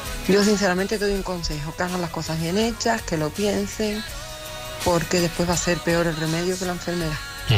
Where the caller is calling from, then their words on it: Tenerife, Canary Islands, Spain; de Tenerife.